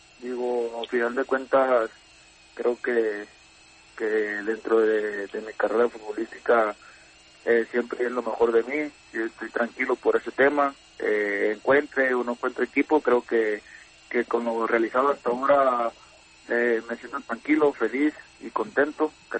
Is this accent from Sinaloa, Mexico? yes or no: yes; Sinaloa, Mexico; me ha servido para visitar también a mi pueblo donde soy, Sinaloa